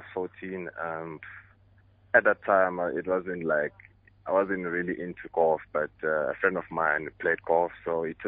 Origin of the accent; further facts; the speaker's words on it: Soweto, Gauteng, South Africa; I'm based in Soweto, so most of my life it's here in Joburg.